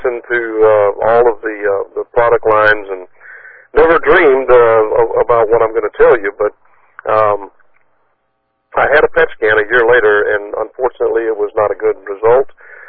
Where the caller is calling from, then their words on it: Tennessee, United States; I'm calling in from Northwest Tennessee this morning at the request of my sister … who is a NECN agent.